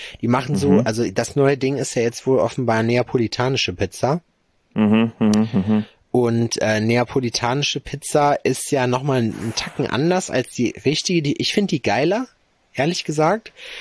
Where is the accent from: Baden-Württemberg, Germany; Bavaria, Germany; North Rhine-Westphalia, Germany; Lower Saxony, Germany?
North Rhine-Westphalia, Germany; Schalksmühle; In Schalksmühle, wo ich herkomme